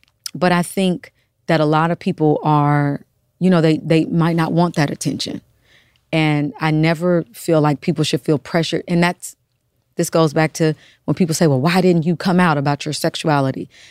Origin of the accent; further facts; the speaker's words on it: Kansas, United States; imagine if I wasn't who I was and I was living in my hometown, mm-hmm. Kansas.